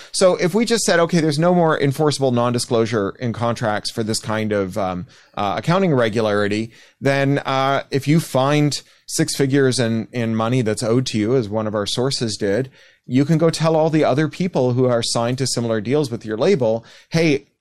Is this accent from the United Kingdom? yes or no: no; Canada; I am Canadian.